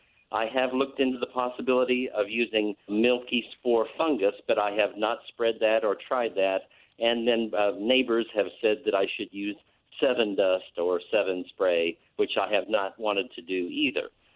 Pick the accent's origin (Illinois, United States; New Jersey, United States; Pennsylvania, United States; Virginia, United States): Virginia, United States; Abingdon; I'm from Abingdon, Virginia. That's in far south Virginia near Bristol.